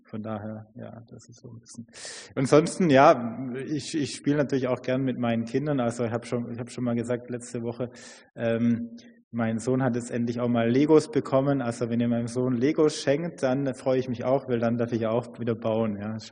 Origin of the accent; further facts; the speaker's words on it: Kleinsachsenheim, Baden-Württemberg, Germany; aber ich komme schon hier von der Gegend. Also ich komme aus Kleinsachsenheim ursprünglich.